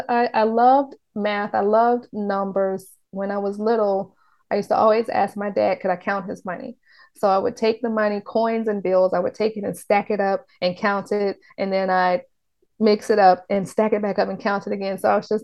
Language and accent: English; the South, United States; So yeah, it was interesting growing up in a big family and growing up in the South